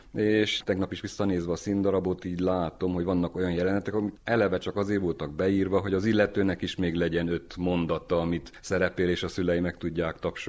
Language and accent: Hungarian; Miercurea Ciuc, Harghita, Romania; csíkszeredai vagyok, 52 éves, programozó.